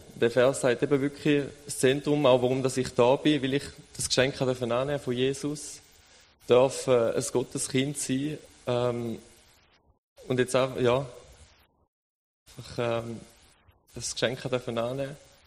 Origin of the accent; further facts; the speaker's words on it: Steingen, Germany; Ich bin in Steingen aufgewachsen, da groß geworden und bin jetzt im dritten Lehrjahr als Konstrukteur bei der Bosch zu Bieringen.